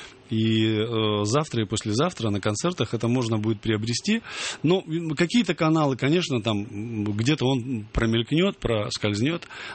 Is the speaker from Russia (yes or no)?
yes; Chelyabinsk, Chelyabinsk Oblast, Russia; moved away as an adult; Челябинск — это заповедник просто. Заповедник детства, юности. Я до 30 лет там жил.